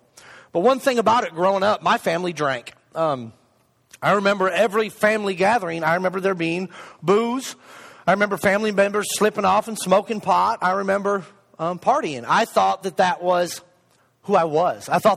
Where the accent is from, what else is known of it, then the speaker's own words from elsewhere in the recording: Flint, Michigan, United States; born there; Well, I'm a Yankee. Just thought I'd throw it out there, let you guys know. I'm a Yankee. I was born in Flint, Michigan.